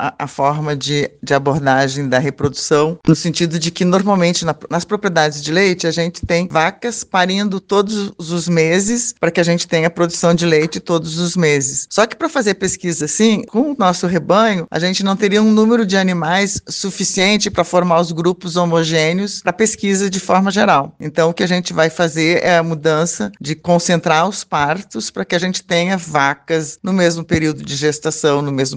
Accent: Santa Catarina, Brazil; also born or lived in Rio Grande do Sul; now in Brasília, Brazil; Eu sou gaúcha, mas criada aqui em Santa Catarina, mas há 40 anos vivendo em Brasília.

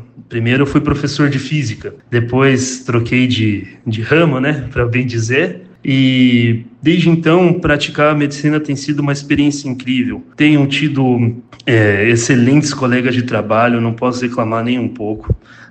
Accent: São José dos Pinhais, Paraná, Brazil; also born or lived in Florianópolis; now in Campos Novos, Brazil; Eu sou natural de São José dos Pinhais, em Paraná. Fui para Florianópolis fazer faculdade e logo depois vim parar aqui.

